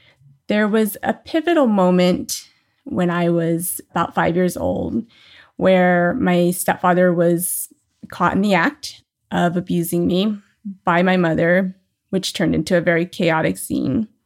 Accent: New Orleans, Louisiana, United States; born there; So I was born in New Orleans, Louisiana.

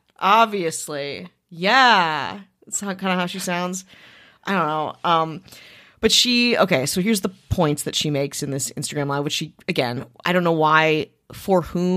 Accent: Milwaukee, Wisconsin, United States; And again, I'm also from Milwaukee, where she is from. It's that fashion. It really is very like what I grew up around

